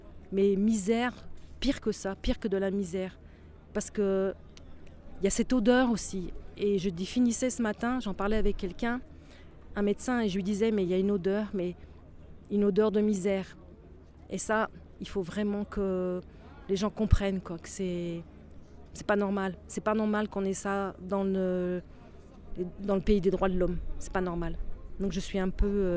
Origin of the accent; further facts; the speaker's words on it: France; moi, je suis française, moi, je dors dans un lit tous les soirs